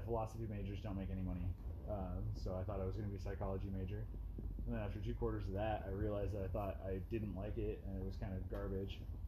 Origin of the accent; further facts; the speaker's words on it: Eatonville, Washington, United States; I mean, we were out sort of in rural Western Washington in this town called Eatonville. I didn't even live in the town. I lived outside of the town on this dirt road on a lake.